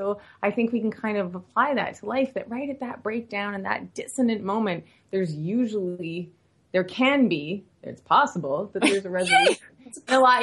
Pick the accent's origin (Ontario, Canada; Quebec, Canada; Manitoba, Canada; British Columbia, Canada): British Columbia, Canada; Vancouver; now in Los Angeles, United States; because I'm from Vancouver where, you know, you have pretty moody weather there.